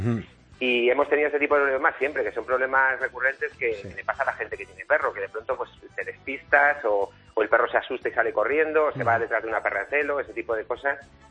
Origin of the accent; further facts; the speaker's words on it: Aranda de Duero, Castile and León, Spain; yo soy de Aranda de Duero, de la provincia de Burgos, ¿sí?